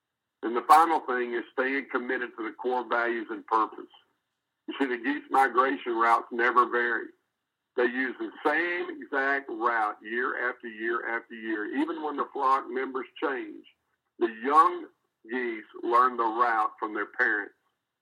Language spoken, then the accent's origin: English; Tyler, Texas, United States; It doesn't matter that you're from Chicago and I'm from Tyler and I may not know you.